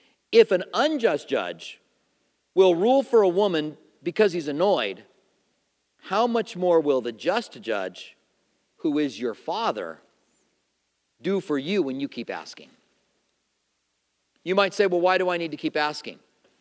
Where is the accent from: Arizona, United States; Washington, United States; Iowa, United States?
Iowa, United States; Clinton; born there; I come from a farming community. I was born in Clinton, Iowa. It's corn country, by the way.